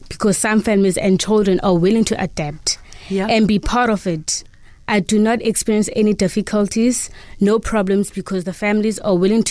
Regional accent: Western Cape, South Africa; I am from Thabo Village near Mgugulethu. I stay with my grandparents and my cousins.

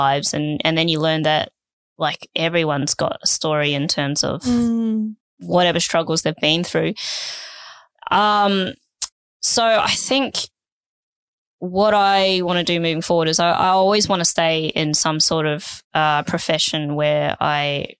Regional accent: Sydney, New South Wales, Australia; Growing up in Sydney most of my life

